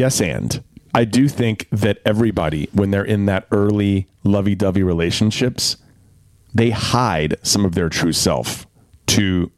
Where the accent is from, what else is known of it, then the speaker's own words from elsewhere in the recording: Durham, North Carolina, United States; And they played as the Durham Bulls minor league franchise when I grew up in Durham.